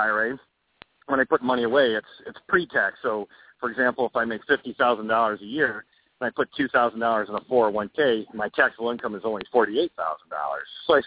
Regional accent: Buffalo, New York, United States; Oh, I'm from Buffalo.

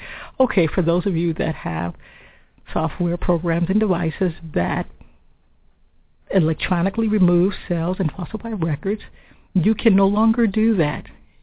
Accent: Illinois, United States; It is, I'm from the Midwest, so I've been getting texts from family members like, don't you wish you were here?

